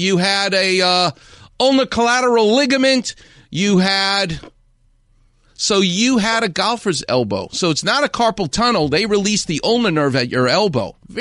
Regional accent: Far Rockaway, New York, United States; And there was the three Jews. Todd's from Brooklyn. I'm from Far Rockaway.

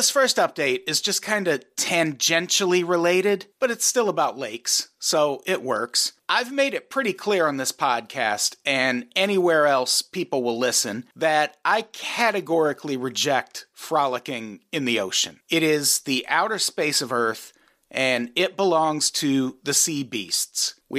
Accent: Midwest, United States; But yeah, I grew up in the Midwest and it's a very outdoorsy part of the country, but I am not a very outdoorsy person.

